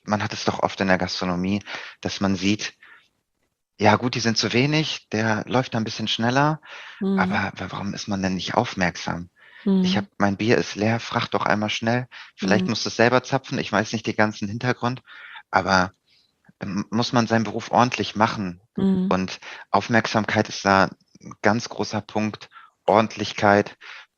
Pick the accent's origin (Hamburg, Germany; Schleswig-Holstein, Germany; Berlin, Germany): Schleswig-Holstein, Germany; Flensburg; Ich komme eigentlich aus dem Norden, aus Flensburg tatsächlich.